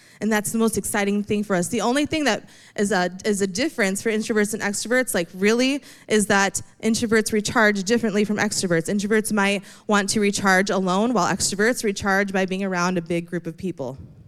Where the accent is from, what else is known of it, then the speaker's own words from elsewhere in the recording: Indiana, United States; I grew up in Indiana, so we're leaving Indiana and we're heading into Illinois.